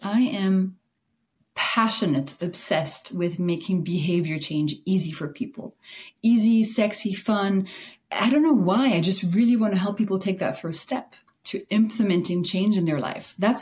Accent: France; I grew up in France where every single cover of the magazine was like, how to lose 15 pounds in 2 days.

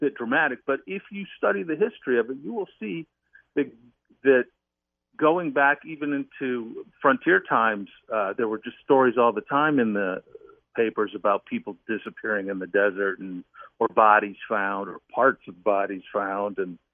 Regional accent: Midwest, United States; moved away; Well, I grew up in the Midwest, so, you know, I was coming from a totally different geographic area when I moved to the West Coast

